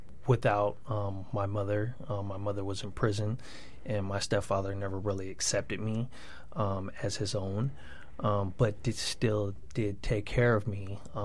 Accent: Sacramento, California, United States; Well, growing up in Sacramento, California, I was introduced to a life of gang activity and being involved in with the wrong crowds

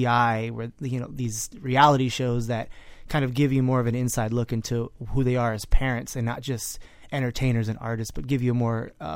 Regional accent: Florida, United States; me growing up in South Florida and being, you know, a son of Colombian parents and stuff

